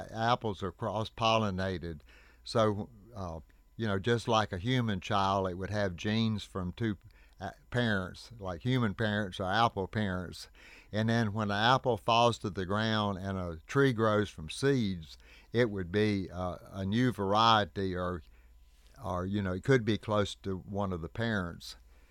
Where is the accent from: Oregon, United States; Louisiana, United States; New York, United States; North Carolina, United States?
North Carolina, United States; I grew up in Iredell County, and that's near the county seat there, Statesville.